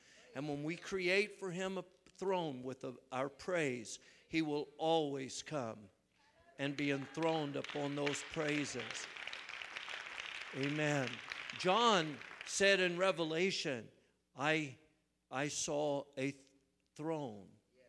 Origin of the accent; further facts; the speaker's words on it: Ohio, United States; born there; I was born in Southern Ohio. I've lived all over